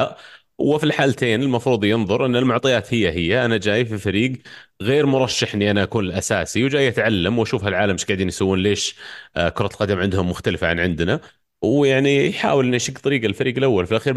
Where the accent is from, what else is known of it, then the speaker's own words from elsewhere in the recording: Saudi Arabia; لانه يعني مو بشيء نمتاز فيه احنا كلاعبين سعوديين الدفاع.